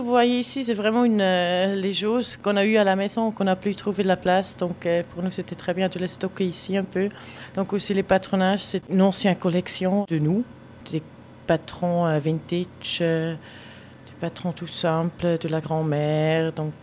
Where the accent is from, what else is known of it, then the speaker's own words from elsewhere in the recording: Switzerland; now in Paris, France; moi je suis Suisse, donc pour nous c'est logique qu'on l'apprend à l'école. Donc, on est arrivé en France, à Paris